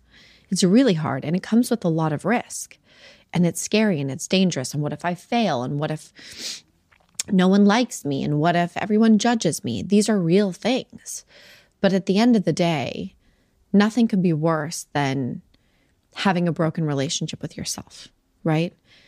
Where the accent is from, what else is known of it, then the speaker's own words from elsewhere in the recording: Salt Lake City, Utah, United States; I've watched over the years women I grew up with in Salt Lake City